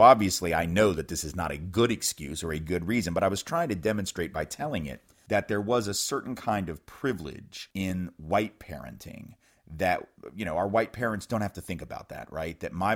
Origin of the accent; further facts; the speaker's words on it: Nashville, Tennessee, United States; growing up in Nashville, Tennessee, my parents had always been very clear.